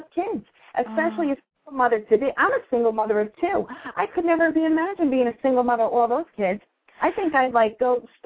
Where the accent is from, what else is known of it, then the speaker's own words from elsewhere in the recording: Yonkers, New York, United States; moved away; also born or lived in Fort Lauderdale, Florida; But, you know, we moved from – I'm from Yonkers, okay, and then I moved to Florida